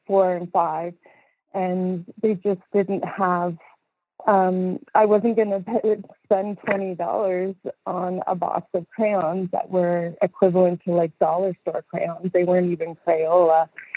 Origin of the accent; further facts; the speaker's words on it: Ottawa, Ontario, Canada; now in Dawson, Canada; I'm originally from Ottawa and had a wonderful upbringing.